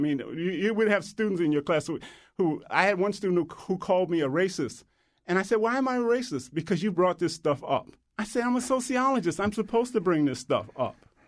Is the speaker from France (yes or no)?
no; the South, United States; I grew up in the Jim Crow South, and I remember the civil rights movement.